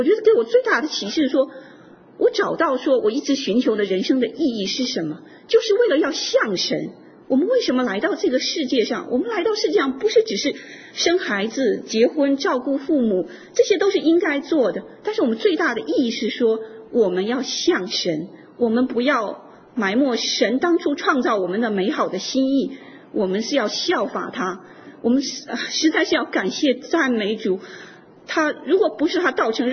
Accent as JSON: {"language": "Chinese", "country": "China", "said": "像我是从国内来的，我们在国内受的教育说人死如灯灭"}